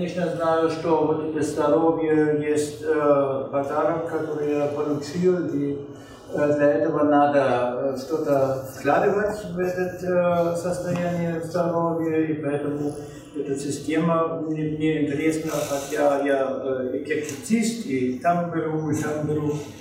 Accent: Germany; Russian is a second language; now in Moscow, Russia; я немец, я уже живу 10 лет в Москве.

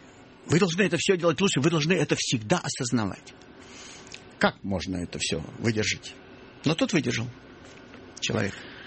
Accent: Odesa, Odesa Oblast, Ukraine; Я же приехал из Одессы

